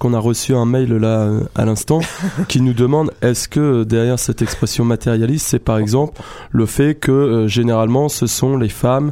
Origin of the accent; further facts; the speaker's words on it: Rouen, Normandy, France; accent: Rouen; mon accent rouennais me trahit